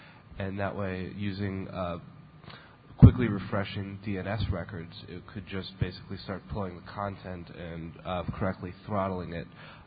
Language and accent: English; Portland, Oregon, United States; now in New York, United States; I'm originally from Portland, Oregon. I recently moved to the New York area.